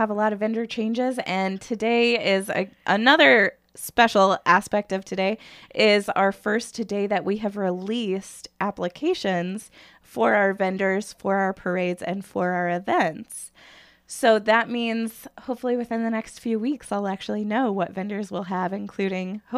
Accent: Illinois, United States; I grew up in Illinois with the Illinois State Fair, and sure, that was an exciting thing to go

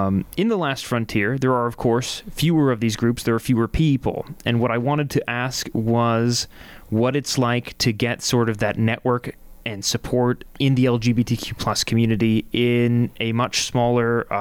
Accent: Seattle, Washington, United States; I grew up in the Seattle area

